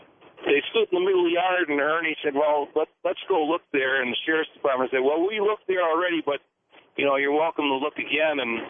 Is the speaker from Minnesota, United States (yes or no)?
yes; Minnesota, United States; Ian Punnett was the hometown boy there because I'm from Mid-Minnesota.